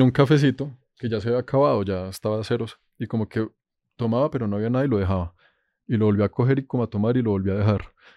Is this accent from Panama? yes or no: yes; Panama; born there; tengo una foto mía aquí de cuando yo nací en Panamá